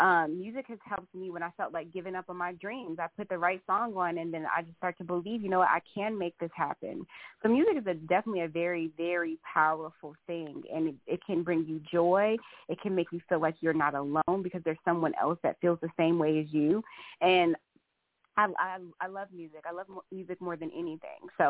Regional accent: Louisiana, United States; I am actually, I was born in Louisiana. I'm not born in Louisiana. I'm from Louisiana. That's where I grew up for the most part.

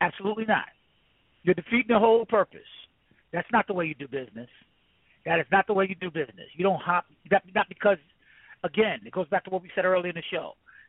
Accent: New York, United States; you know, I'm a New Yorker, man.

